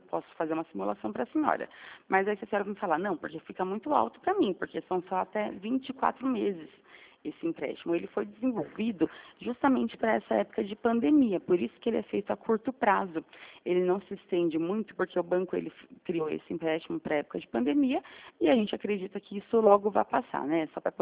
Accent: São Roque, São Paulo, Brazil; É que eu sou de São Roque também, trabalho em São Roque.

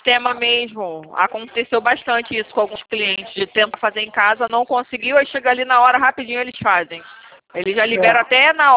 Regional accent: São Gonçalo, Rio de Janeiro, Brazil; Não sou daqui do Rio, não. Eu sou de São Gonçalo. Faço uma viagem todo dia. É 2 horas vindo, 2 horas indo embora.

